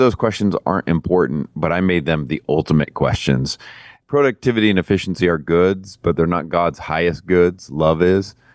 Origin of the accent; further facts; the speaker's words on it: United States; I'm an American through and through